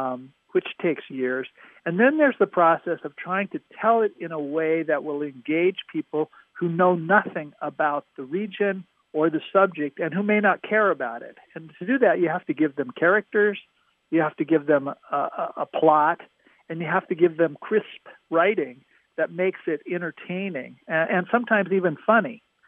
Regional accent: Washington, United States; And I grew up in Eastern Washington, which is, people don't know, Washington State is sort of cut in half by the Cascade Mountains.

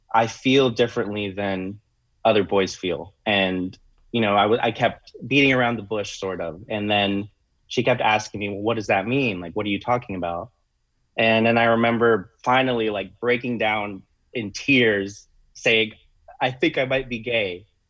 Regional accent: California, United States; even though I was growing up in California, I was very much growing up in my parents' sphere of what was okay in the world.

